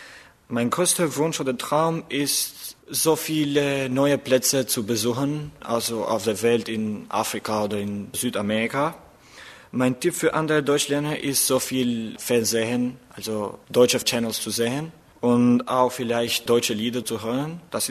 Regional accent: Tirana, Tirana County, Albania; German is a second language; Ich komme aus Albanien und wohne in der Hauptstadt von Albanien, in Tirana. Ich bin im Jahr 1997 geboren. Ich lerne Deutsch

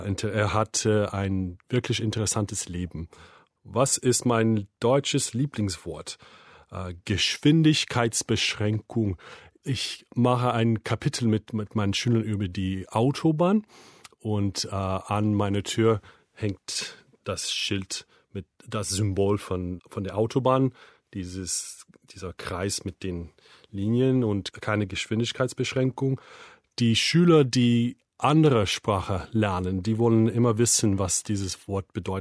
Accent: United States; German is a second language; Ich komme aus Amerika. Ich wohne auf Long Island in einer kleinen Stadt namens Huntington. Ich bin geboren im Jahr 1972

